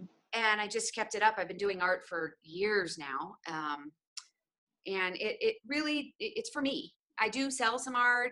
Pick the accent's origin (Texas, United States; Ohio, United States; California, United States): Ohio, United States; I grew up in Ohio. I was born in Ohio, very much, stay at home mom kind of little small town that I was in.